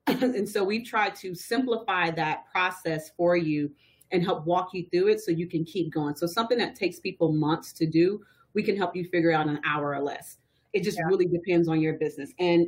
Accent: Kansas City, Missouri, United States; So I'm born and raised in Kansas City. I consider myself a product of Prospect. I was born at Research. I actually still live in the same neighborhood that I grew up in.

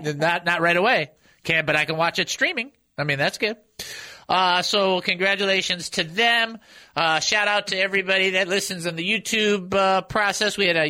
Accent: Michigan, United States; Well, listen, so I'm from Michigan, but not a huge Michigan State fan, just a bigger Michigan fan.

